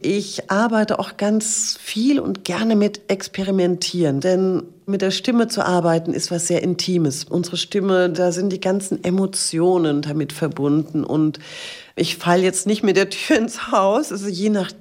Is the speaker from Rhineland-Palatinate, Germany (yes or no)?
yes; Rhineland-Palatinate, Germany; accent: Palatinate German; first language Palatinate German; Meine Muttersprache ist eigentlich Pfälzisch.